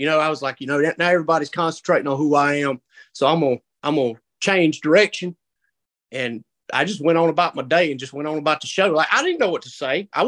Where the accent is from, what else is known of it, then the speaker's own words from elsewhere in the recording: South Carolina, United States; It's far up north as you can think, man. I'm from South Carolina.